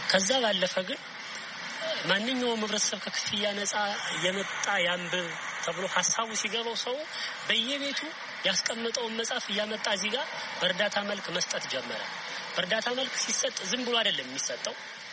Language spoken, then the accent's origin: Amharic; Bahir Dar, Amhara, Ethiopia; ተወልጄ ያደግኩት እዚሁ ባህር ዳር ከተማ ውስጥ ነው።